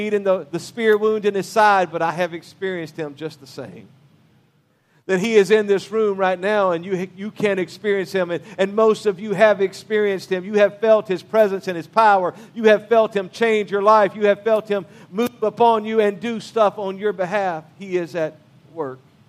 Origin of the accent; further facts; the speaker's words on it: Louisiana, United States; I'm not sure if you understand that what I just said, because I'm from Louisiana.